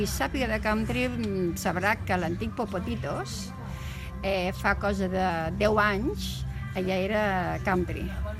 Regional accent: Premià de Mar, Catalonia, Spain; Hola, mira, som de Premià de Mar, venim d'allà, Premià de Mar

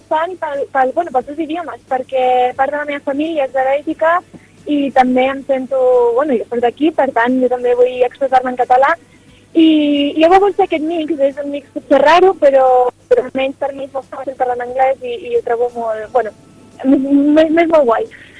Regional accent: Valls, Catalonia, Spain; Bé, doncs, soc de Valls

